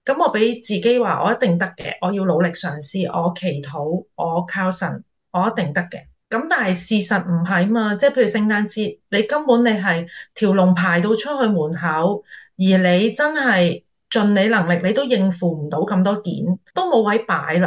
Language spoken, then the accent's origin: Cantonese; Hong Kong; now in Australia